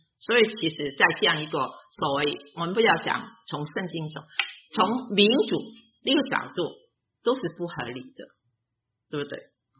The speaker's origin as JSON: {"language": "Chinese", "country": "China", "lives_now": "United States", "said": "你可以同时为中国祷告，因为我们也是中国人，对不对？但是你今天你定居在这里"}